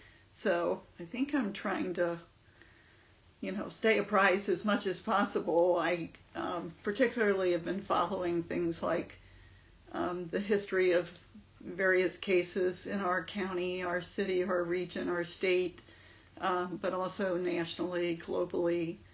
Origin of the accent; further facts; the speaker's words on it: Cincinnati, Ohio, United States; born there; I was born in Cincinnati, Ohio in 1955.